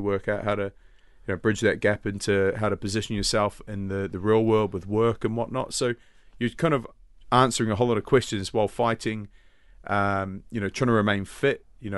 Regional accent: New Zealand; it pains me as a Kiwi

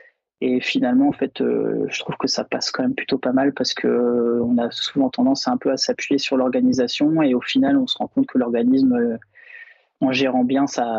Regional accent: Brittany, France; born there; now in Bordeaux, France; Moi je suis né en Bretagne et là actuellement je suis sur Bordeaux et puis c'est principalement pour le travail que je suis venu dans cette région-là.

